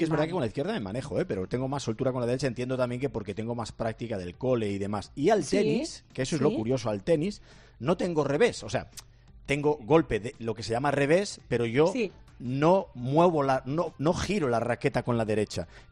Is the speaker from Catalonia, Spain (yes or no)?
no; Galicia, Spain; now in San Sebastián, Spain; soy un gallego que vive en San Sebastián